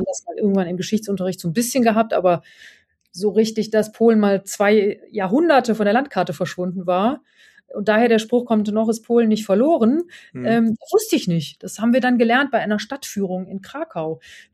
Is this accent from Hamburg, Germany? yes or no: no; Aachen, North Rhine-Westphalia, Germany; Ich komme ja aus Aachen